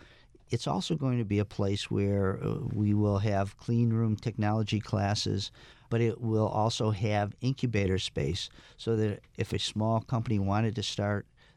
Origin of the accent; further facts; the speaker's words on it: Massachusetts, United States; I grew up in the Berkshires, so I saw it firsthand.